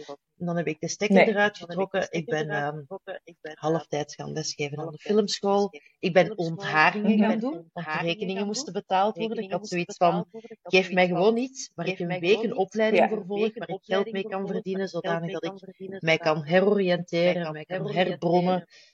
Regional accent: Flanders, Belgium; Ik heb daar in de humaniora, heet dat bij ons in Vlaanderen

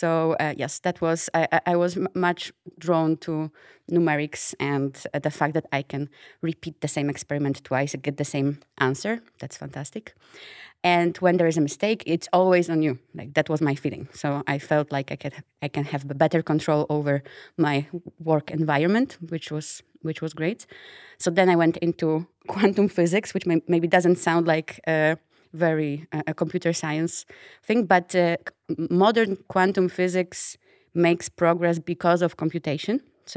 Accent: Poland; So I'm from Poland. That's where I did my studies in biotechnology and chemistry.

